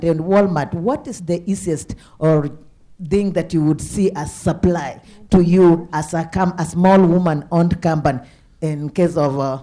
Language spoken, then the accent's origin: English; Kenya; in Africa, I come from Kenya.